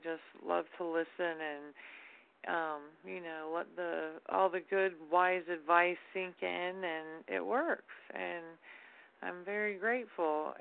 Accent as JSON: {"language": "English", "region": "Florida", "country": "United States", "said": "I'm from Florida."}